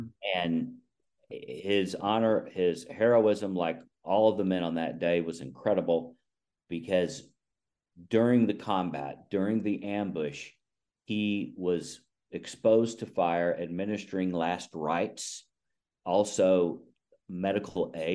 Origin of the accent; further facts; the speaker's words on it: Midland, Texas, United States; my home state of Texas and found another recipient from the Korean War, George O'Brien, from my hometown of Midland